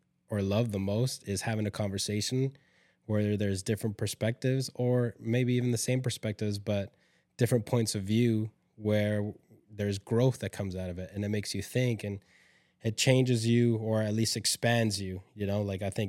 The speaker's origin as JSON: {"language": "English", "country": "Canada", "moved": "yes", "lives_now": "United States", "said": "So I'm Canadian, came to America, and they were the very first friends that we ever had."}